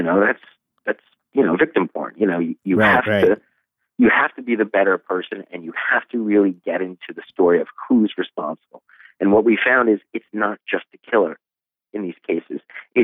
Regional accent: Long Island, New York, United States; In Long Island, which is basically kind of like in our backyard of New York City, and I'm originally from Long Island, I was born there

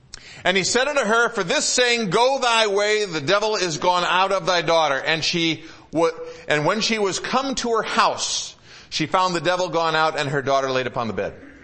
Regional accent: Detroit, Michigan, United States; When I was growing up in the Metro Detroit area, we had quite a large number of them.

